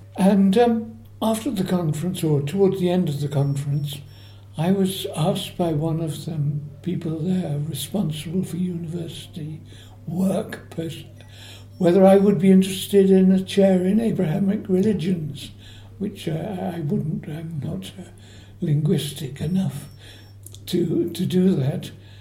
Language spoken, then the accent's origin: English; South East England, United Kingdom; I grew up in the Chiltern village, where with the Norman church, where my father was the vicar.